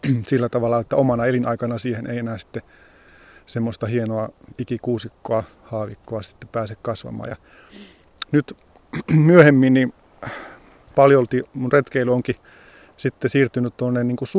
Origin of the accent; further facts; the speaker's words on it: Oulu, North Ostrobothnia, Finland; Oulu on mun kotikaupunki ja Pohjois-Pohjanmaa on Suomen soisinta seutua, että siinä mielessä asun hyvällä alueella.